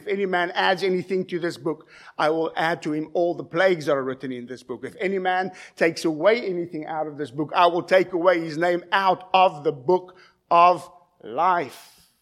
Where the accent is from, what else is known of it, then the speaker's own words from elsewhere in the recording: South Africa; And growing up in South Africa, in a South African school, the first 2 hours of every Wednesday was marching in peloton for 2 hours straight.